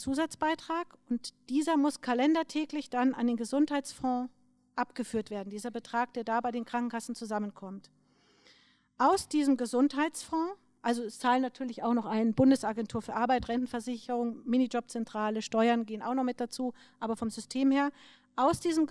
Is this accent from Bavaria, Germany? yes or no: yes; Bavaria, Germany; Ich komme jetzt aus Bayern, aus dem Großraum München.